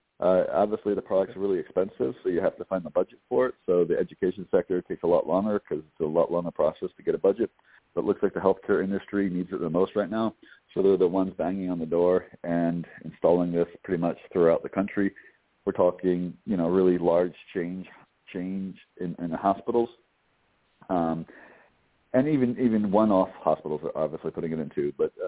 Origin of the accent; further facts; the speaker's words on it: Philadelphia, Pennsylvania, United States; So, you know, I grew up on the East Coast, actually, in Philadelphia.